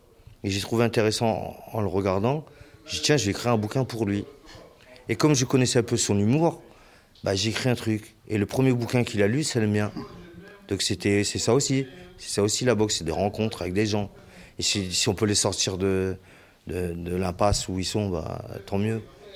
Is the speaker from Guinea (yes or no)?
no; Brilly, Hauts-de-France, France; Moi non, je ne viens pas d'un quartier, je viens de la campagne, puisque je suis natif de Brilly, qui est à quelques kilomètres d'ici. Et quand je suis arrivé à Amiens, j'avais 9 ans.